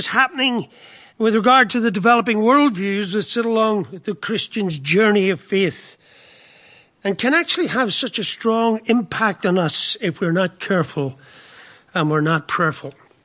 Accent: Belfast, Northern Ireland, United Kingdom; But I grew up in Belfast in the time of the height of the Troubles, and I have lived long enough to see a form of peace restored in my dear homeland.

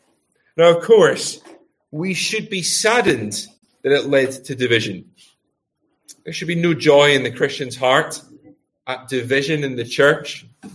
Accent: Glasgow, Scotland, United Kingdom; In the city that I grew up in Glasgow

